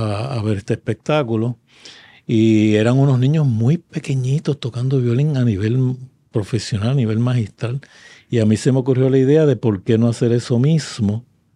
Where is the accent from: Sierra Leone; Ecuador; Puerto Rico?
Puerto Rico; Yabucoa; aunque yo soy natural de Yabucoa, pues, prefería hacerlo en Humacao porque estaba más céntrico.